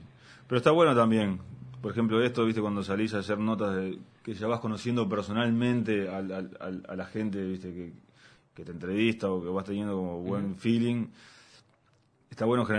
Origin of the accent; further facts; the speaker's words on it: Montevideo, Uruguay; En ese momento vivía en La Unión, pero nací en La Unión también, increíblemente, pero muy de chico, y siempre viví ahí por la zona de Pocitos, de Rivera y Soca, por ahí.